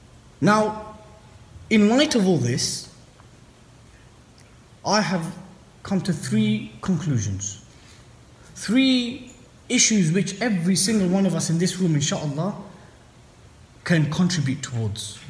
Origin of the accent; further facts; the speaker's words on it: Bedford, East of England, United Kingdom; It happens in my hometown of Bedford.